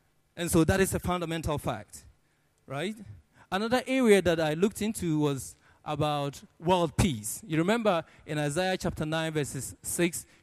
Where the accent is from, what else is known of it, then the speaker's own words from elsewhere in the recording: Ghana; And now I come from Ghana, and I can assure you that in a lot of the African countries